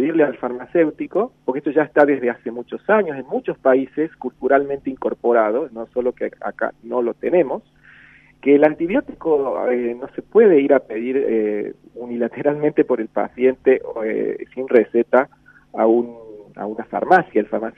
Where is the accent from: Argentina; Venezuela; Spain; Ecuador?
Argentina; para mí es un orgullo como argentino que esta ley haya sido aprobada